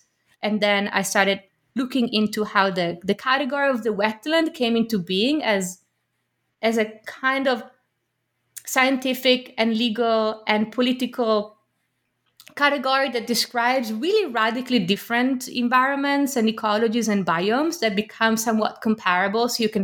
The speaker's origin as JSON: {"language": "English", "town": "Milan", "region": "Lombardy", "country": "Italy", "tie": "born or raised there", "said": "We had Turkish neighbors growing up in Milan."}